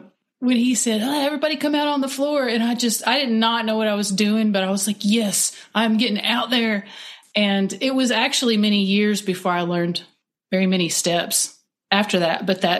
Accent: Kentucky, United States; But I have to just back up for a minute and tell you that where I grew up in Letcher County, I was exposed to some steps at the square dance.

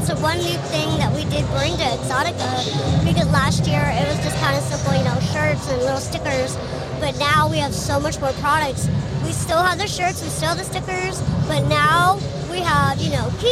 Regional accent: Texas, United States; I am from Texas.

